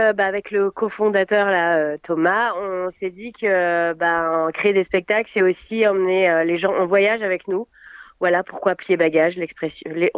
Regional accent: Saint-Étienne, Auvergne-Rhône-Alpes, France; je suis stéphanoise. Je suis allée à Lyon pour le conservatoire de Lyon en classique, oui, exactement. Et voilà, mais je ne suis pas une vraie lyonnaise quand même.

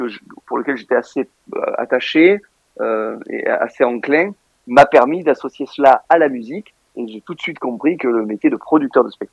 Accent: Beaumes-de-Venise, Provence-Alpes-Côte d'Azur, France; Je viens de Beaume de Venise, dans le Vaucluse.

